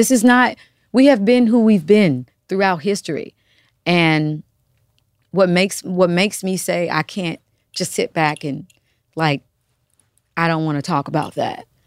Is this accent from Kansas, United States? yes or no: yes; Kansas, United States; imagine if I wasn't who I was and I was living in my hometown, mm-hmm. Kansas.